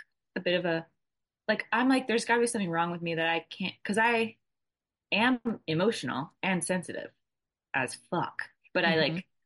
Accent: Atlanta, Georgia, United States; Atlanta. Yeah.

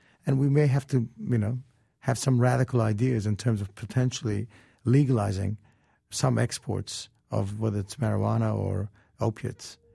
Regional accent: Australia; You know, I grew up in Australia

